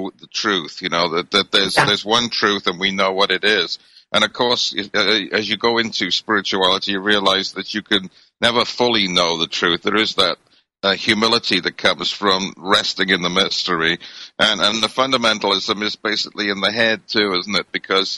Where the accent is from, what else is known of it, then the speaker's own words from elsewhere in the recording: United Kingdom; I grew up in Britain, of course, and it was a secular society back then.